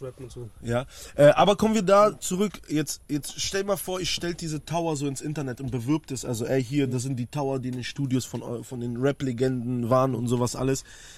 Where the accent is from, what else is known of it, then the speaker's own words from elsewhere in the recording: Poland; Ich bin aus Polen